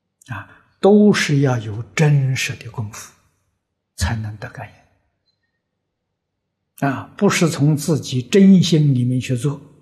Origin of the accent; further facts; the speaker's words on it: China; 这环境一般讲磁场，我们中国人讲气氛不一样